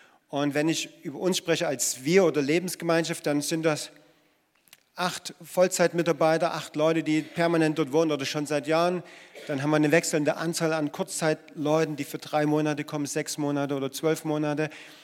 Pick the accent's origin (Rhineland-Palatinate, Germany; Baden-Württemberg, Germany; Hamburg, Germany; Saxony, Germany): Saxony, Germany; Ja, wir sind ursprünglich aus Sachsen. Meine Frau kommt aus der Nähe von Oederan und ich komme aus der Nähe von Radeberg.